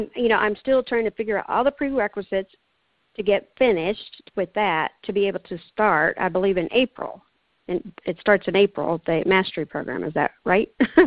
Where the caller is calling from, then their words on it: Texas, United States; Hi. Well, I'm calling from Texas.